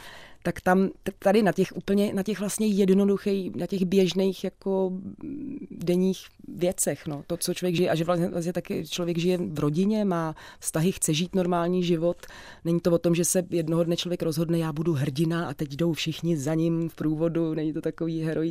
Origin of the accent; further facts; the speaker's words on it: Sudetenland, Czechia; protože jsem ze Sudet